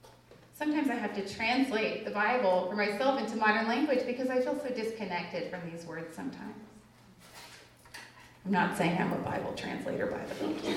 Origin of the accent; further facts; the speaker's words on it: California, United States; Y'all, I'm from California. I'm still trying to adopt the y'all, but it feels very fake